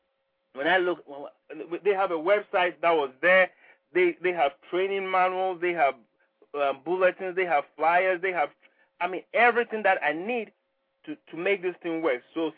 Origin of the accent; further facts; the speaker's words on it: Ghana; now in United States; I'm originally from Ghana, West Africa. I came to the United States many years ago.